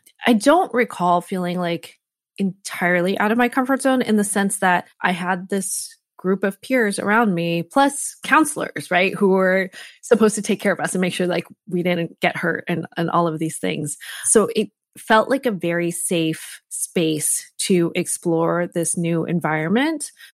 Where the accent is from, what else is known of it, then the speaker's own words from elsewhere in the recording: Connecticut, United States; So I grew up in Connecticut and my parents were immigrants to this country.